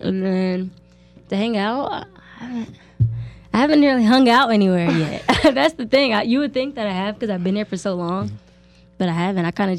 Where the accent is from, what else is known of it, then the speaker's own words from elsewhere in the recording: Texas, United States; now in Las Vegas, United States; I'm from Texas. Everywhere I've been has just been flat.